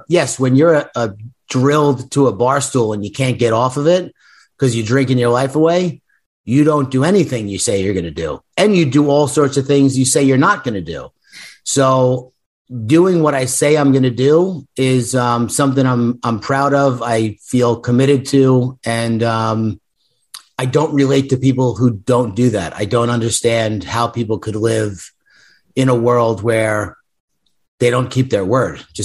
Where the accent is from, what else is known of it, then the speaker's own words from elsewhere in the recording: New York, United States; I'm from Long Island, but I consider myself a New Yorker.